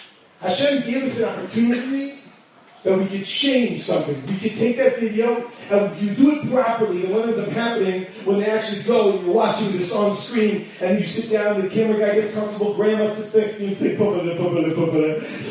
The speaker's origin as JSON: {"language": "English", "town": "Woodmere", "region": "New York", "country": "United States", "tie": "born or raised there", "said": "least I'll explain to you from where I come from. I come from the five T's. Come from the big W. So, growing up in Woodmere, it's a place where I grew up."}